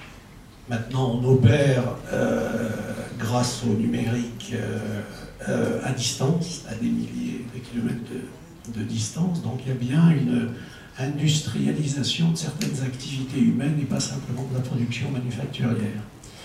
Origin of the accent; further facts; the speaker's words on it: Brittany, France; now in Rennes, France; j'habite juste à côté de Cesson-Sévigné, qui a été cité tout à l'heure par Laurent Davzy. Ils m'ont dit j'habite à Rennes, je suis breton.